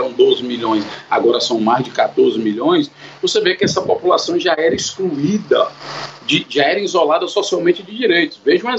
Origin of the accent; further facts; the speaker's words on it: Fortaleza, Ceará, Brazil; Eu sou aqui de Fortaleza, Ceará